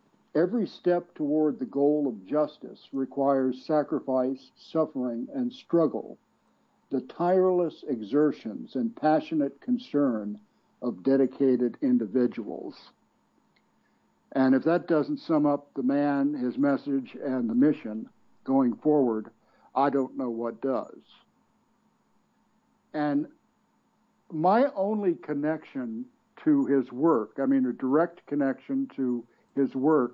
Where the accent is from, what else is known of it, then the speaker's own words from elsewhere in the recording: Alexandria, Virginia, United States; of the three taxi companies in Alexandria, which is my hometown in the suburbs of D.C., only one of them, one of the three taxi companies, hired black drivers.